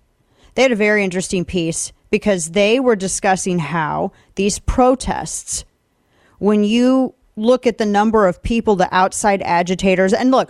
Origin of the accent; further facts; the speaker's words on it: St. Louis, Missouri, United States; brought into my hometown of St. Louis to train agitators.